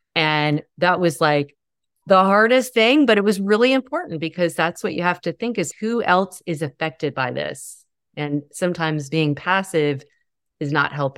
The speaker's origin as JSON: {"language": "English", "region": "the South", "country": "United States", "tie": "born or raised there", "said": "I grew up in the South. Man, there's not a direct bone that I came into the world with."}